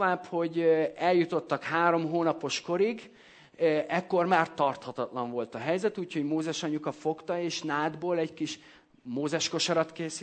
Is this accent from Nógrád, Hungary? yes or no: no; Debrecen, Hajdú-Bihar, Hungary; now in Budapest, Hungary; és akkor kerültem ki otthonról, Debrecenből Budapestre költöztem, annyira még nem ismertem a felnőttek világát